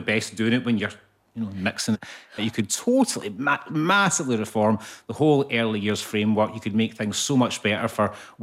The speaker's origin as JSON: {"language": "English", "region": "Scotland", "country": "United Kingdom", "said": "I didn't, because I'm Scottish."}